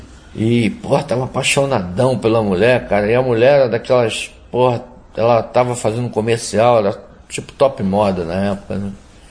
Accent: Senhor do Bonfim, Bahia, Brazil; also born or lived in Salvador; eu nasci em Salvador, né? Estreiei em Salvador, né? Como diz na Bahia, né? Aí com 6 meses, eu fui morar no interior, que é uma cidade chamada Senhor do Bonfim, perto de Juazeiro, que é fronteira com Pernambuco. Cidade muito pobre, sertão.

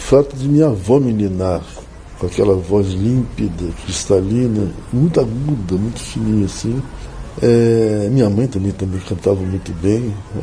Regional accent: Brazil; eu faço música brasileira porque eu sou brasileiro

